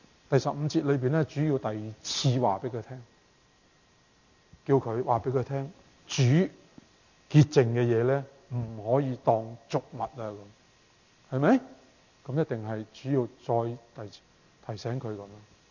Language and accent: Cantonese; Hong Kong; 我相信我可能我们香港背景的人呢都其实几多未必啱的这个的有少少不觉意的偏见